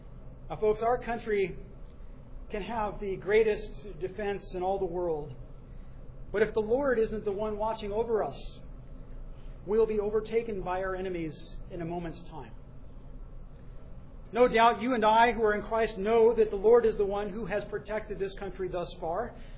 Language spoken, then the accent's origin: English; United States; as an American living here in America.